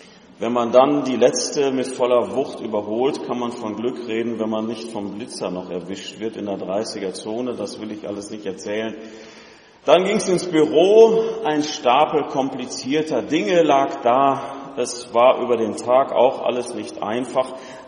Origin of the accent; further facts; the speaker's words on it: North Rhine-Westphalia, Germany; Ich weiß nicht, ob als Sauerländer aus dem Siegerland kommend oder mittlerweile als Siegerländer ins Sauerland fahrend.